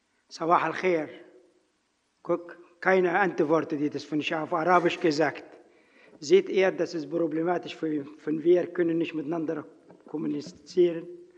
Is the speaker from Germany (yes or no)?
no; Egypt; German is a second language; ich komme aus Ägypten, ich bin verheiratet und ich habe 5 Kinder.